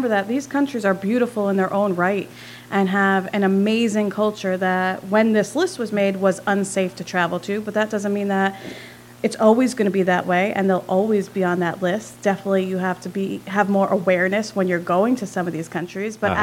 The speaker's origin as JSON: {"language": "English", "region": "New York", "country": "United States", "said": "I'm originally from New York, headed out to California via the southern route"}